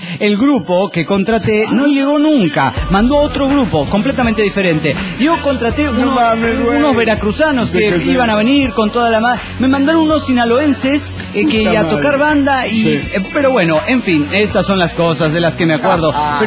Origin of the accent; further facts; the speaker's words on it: Alejandra, Santa Fe, Argentina; now in Córdoba, Argentina; No soy cordobés. Soy de Santa Fe, soy de Alejandra. Hace como 6 o 7 años que estoy aquí trabajando.